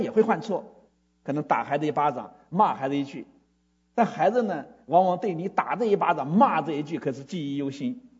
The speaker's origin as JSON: {"language": "Chinese", "country": "China", "said": "我觉得这跟我们中国人倒有点像，真的是会算"}